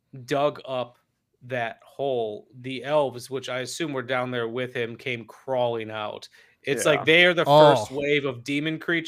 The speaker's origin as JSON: {"language": "English", "region": "Wisconsin", "country": "United States", "said": "I think it's because we're from Wisconsin."}